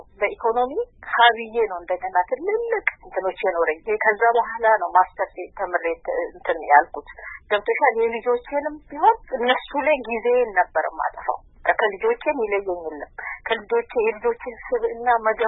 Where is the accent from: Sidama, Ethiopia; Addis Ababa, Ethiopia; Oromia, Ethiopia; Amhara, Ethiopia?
Oromia, Ethiopia; also born or lived in Ambo; የተወለድኩት ከአምቦ 35 ኪሎ ሜትር ርቃ በምትገኘው ቶኪዮ ሬንሳ የምትባል መንደር ነው። የገጠር መንደር ነች እና እዛ ከአንደኛ እስከ ስድስተኛ ተማርኩ። ከስድስተኛ ክፍል በኋላ ደግሞ ወደ አምቦ መጥቼ ቤት ተከራይተን